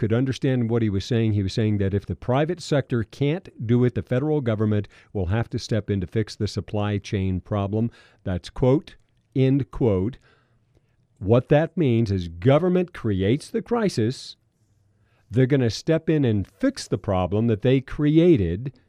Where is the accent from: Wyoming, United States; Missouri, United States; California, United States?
California, United States; moved away; I grew up in California, left there many, many, many years ago.